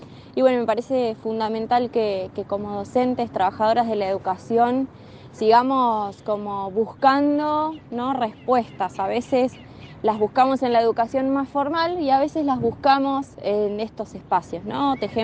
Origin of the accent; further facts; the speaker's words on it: San Antonio Este, Río Negro, Argentina; soy de San Antonio Este. Soy profesora en letras y actualmente trabajo en el Instituto de Formación Docente Continua de San Antonio.